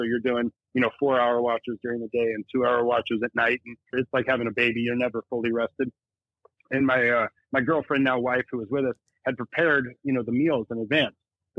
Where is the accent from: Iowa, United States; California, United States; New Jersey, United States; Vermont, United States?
California, United States; Santa Barbara; I sailed for 2 years from Santa Barbara, which is my hometown, down to New Zealand.